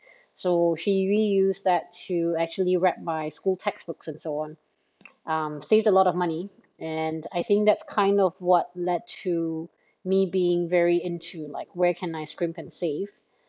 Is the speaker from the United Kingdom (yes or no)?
no; Singapore; in Singapore, where I'm based, and I am Singaporean as well